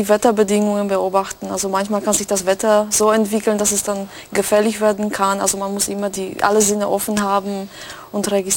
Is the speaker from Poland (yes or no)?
yes; Poland; Also da möchte ich aber nicht so trennen, Deutsch, Polnisch, ich bin Polin, aber...